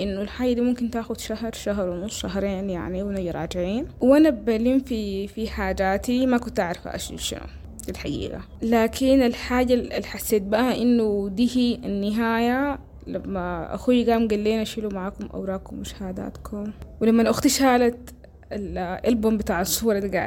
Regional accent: Khartoum, Sudan; بعدين زلت ولدت وتربيت في الخرطوم، تفاصيل حياتي كلها مرتبطة بالخرطوم، إذا كانت درمان ولا بحري ولا خرطوم ذات المدينة اللي هناك.

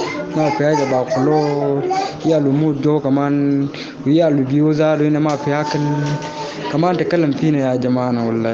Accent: South Sudan; now in Ethiopia; أنا لاجي من إثيوبيا، … أنا دم من ساوث السودان

